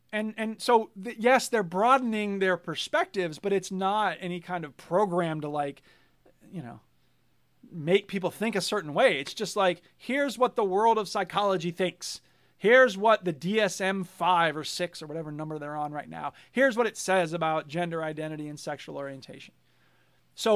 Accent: Florida, United States; This thing with Ron DeSantis is personal for me, not just because I come from Florida

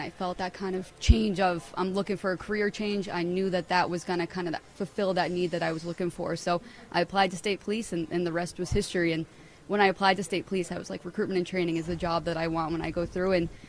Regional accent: New Hampshire, United States; I went to UNH, born and raised in New Hampshire

